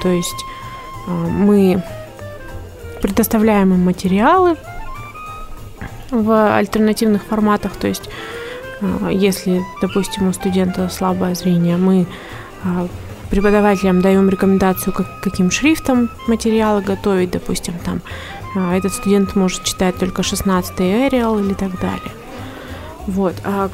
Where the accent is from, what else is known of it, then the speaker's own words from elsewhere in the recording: Krasnoyarsk, Krasnoyarsk Krai, Russia; я родилась и выросла в Сибири, и живу, собственно, в Сибири. Родилась в городе Красноярске, закончила школу-интернат номер 21 в городе Абакане, после чего поступила в Новосибирский государственный университет.